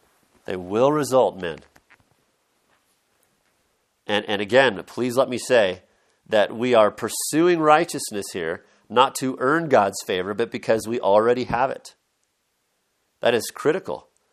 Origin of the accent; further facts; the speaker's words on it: Oregon, United States; You know, we used to have these fun centers where I grew up in Western Oregon.